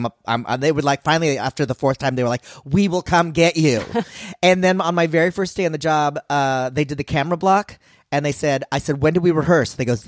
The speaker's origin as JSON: {"language": "English", "country": "Philippines", "said": "Like, I'm Filipino"}